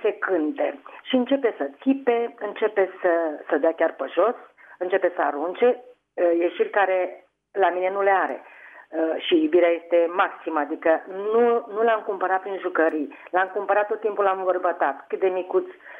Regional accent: Găiești, Dâmbovița, Romania; sunt din Găiești și sunt o bunicuță.

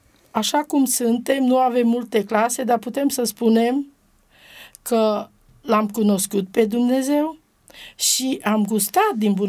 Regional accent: Târgu Mureș, Mureș County, Romania; now in Brașov, Romania; Noi deloc suntem din Târgu Mureș.

